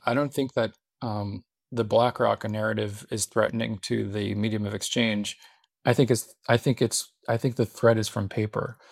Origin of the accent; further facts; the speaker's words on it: California, United States; I was at a conference many years ago and I'm from Silicon Valley. I was like building like robots and stuff.